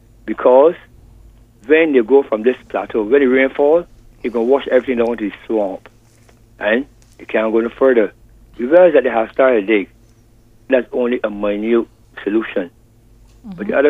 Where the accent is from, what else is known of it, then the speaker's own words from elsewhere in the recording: Sargent Village, Christ Church, Barbados; I grew up in Sargent Village, and I know all, you know, I know every crease and crevice in the Sargent Village